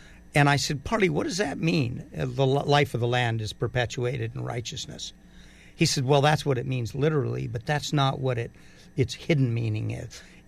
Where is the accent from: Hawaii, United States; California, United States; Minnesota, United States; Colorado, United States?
Hawaii, United States; and I first learned this from my ho'okapuna Parli Kanaka Oli in the 60s, a long time ago, growing up on Maui.